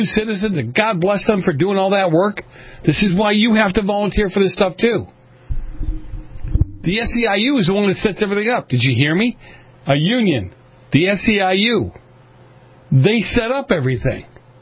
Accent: Boston, Massachusetts, United States; I grew up in Boston. I was always taught as a kid, Democrats were for, you know, the poor and the downtrodden

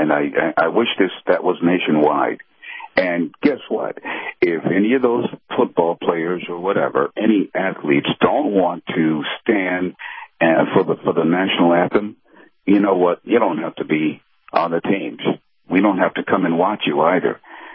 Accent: Ohio, United States; but I was growing up in another state, Ohio, so we never heard of such a thing growing up in Ohio

